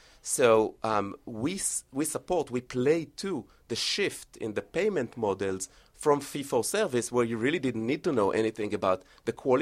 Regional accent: Israel; English is a second language; now in United States; I'm semi-Americanized. I came here from Israel about 12, 13 years ago.

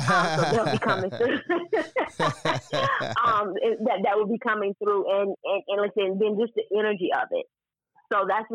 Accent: Alabama, United States; accent: Southern; The moonshine was really good, because I'm from Alabama. I don't know if you all can tell from this wonderful Southern accent that I have. But when we grew up, moonshine was made in the backyard.

